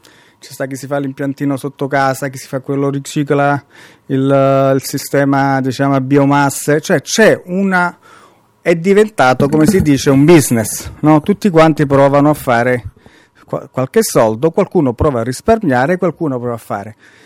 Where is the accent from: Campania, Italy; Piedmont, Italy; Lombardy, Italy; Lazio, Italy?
Campania, Italy; Nel sud Italia, per fare, in Campania in particolare, la mia terra, così ne posso parlare male, no?